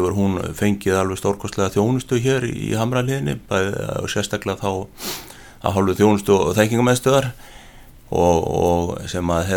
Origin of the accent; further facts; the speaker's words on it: Hafnarfjordur, Capital Region, Iceland; Já, ég fæddur í Hafnarfirði árið 1960 og er nýja orðin 57 ára gamall. Gekk þar í skóla og menntaskóla